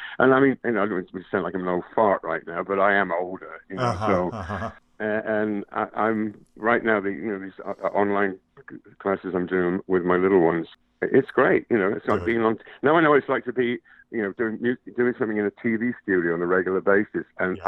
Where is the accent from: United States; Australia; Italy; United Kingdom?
United Kingdom; The idea of eating raw fish to me as a Brit, it's like the fish and chips or whatever.